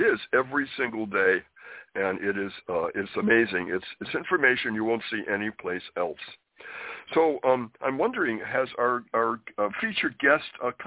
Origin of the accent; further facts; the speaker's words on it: Springfield, Massachusetts, United States; now in New York, United States; I'm from New England, Springfield, Massachusetts, originally.